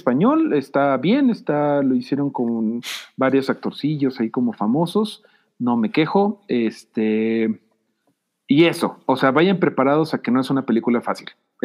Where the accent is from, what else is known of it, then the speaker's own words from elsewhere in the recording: Mexico; hay cosas que como mexicanos podríamos ver como tabú